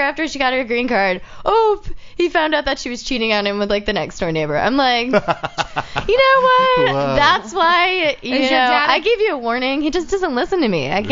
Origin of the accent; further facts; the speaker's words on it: Fort Riley, Kansas, United States; now in Los Angeles, United States; I am from Fort Riley, Kansas.